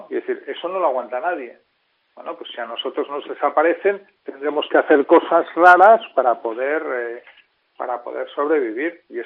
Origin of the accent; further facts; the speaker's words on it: Spain; a mí, como español